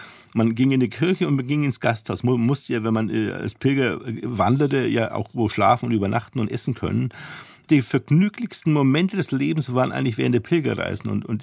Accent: Wolframs-Eschenbach, Bavaria, Germany; ich bin aufgewachsen mit dem Begriff des Faschingskrapfens. Ich komme aus Wolfenbüttel-Eschenbach in Mittelfranken. Da hat er Faschingskrapfen geheißen.

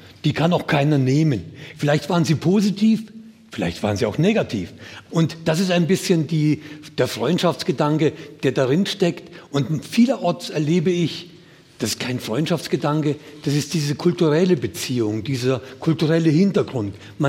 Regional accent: Suhl, Thuringia, Germany; auch aus Suhl, wo ich herkomme.

